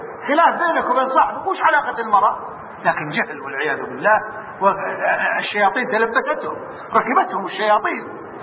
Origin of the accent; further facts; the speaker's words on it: Kuwait; حتى عندنا في الكويت